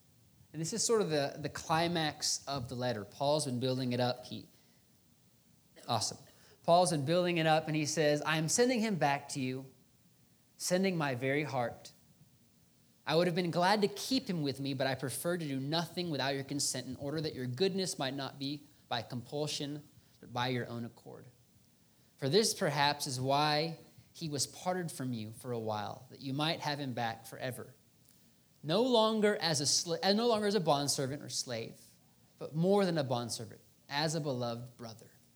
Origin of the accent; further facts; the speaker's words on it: Philippines; I'm reminded of when we were growing up in the Philippines.